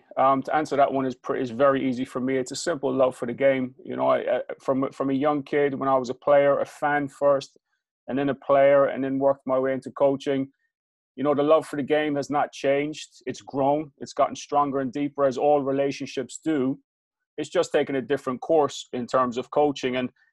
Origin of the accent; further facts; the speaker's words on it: Ireland; now in London, United Kingdom; I'm from Ireland. I was born and raised and bred in Ireland, but I've been living in London for about 12 or 14 years now.